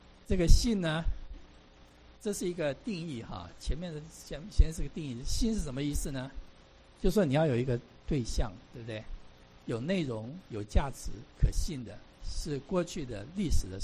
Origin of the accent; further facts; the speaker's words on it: China; 因为我们中国人嘛